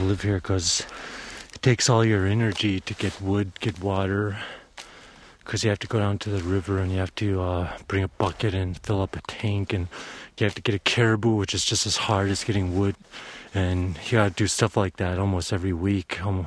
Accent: Arctic Village, Alaska, United States; I'm really thankful I grew up in Arctic Village.

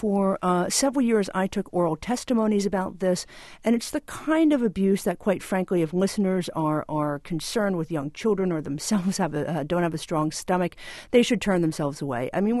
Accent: New Jersey, United States; No, I'm a middle-class kid from New Jersey. So what on earth am I doing, right?

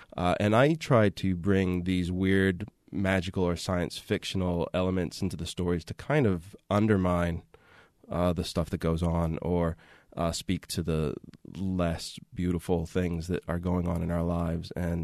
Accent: Plano, Texas, United States; moved away as an adult; Yeah, I grew up in Plano. Was here until I was 18, and then fled.

